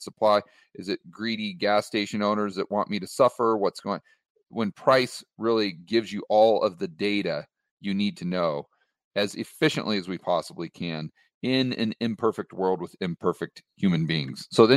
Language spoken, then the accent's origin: English; United States; It just seems normal and intuitive for us growing up in the United States.